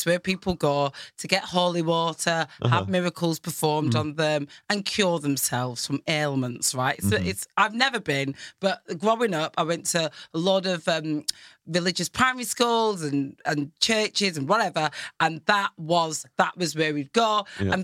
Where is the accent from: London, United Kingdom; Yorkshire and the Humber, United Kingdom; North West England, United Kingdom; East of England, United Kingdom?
North West England, United Kingdom; Blackburn; So I'm born and raised in Blackburn.